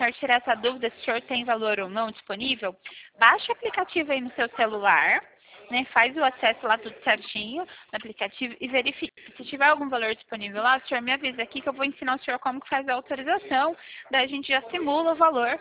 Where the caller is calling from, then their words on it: Cornélio Procópio, Paraná, Brazil; Oi, nós somos de Cornélio Procópio, Paraná.